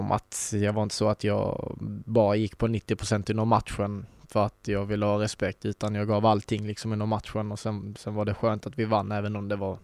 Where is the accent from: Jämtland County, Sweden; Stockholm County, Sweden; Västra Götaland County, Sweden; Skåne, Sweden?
Skåne, Sweden; Kristianstad; jag kanske är född i Nosaby. Men jag är från Kristianstad och har bott i Kristianstad i nästan hela mitt liv.